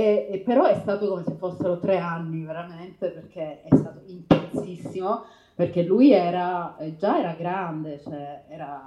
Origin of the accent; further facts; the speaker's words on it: Messina, Sicily, Italy; okay, perché io sono siciliana. Di Messina